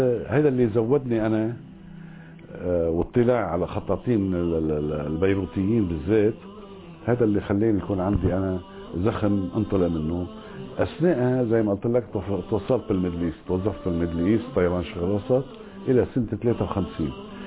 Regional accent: Beirut, Beirut Governorate, Lebanon; ولدت في بيروت في منطقة اسمها طريق جديدة

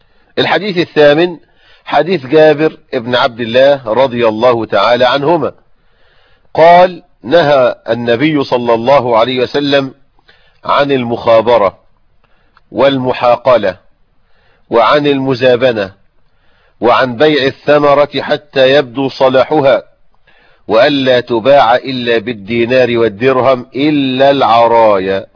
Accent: Egypt; الغيط بالمعنى البلدي عندنا في الريف المصري، الغيط هو الحقل،

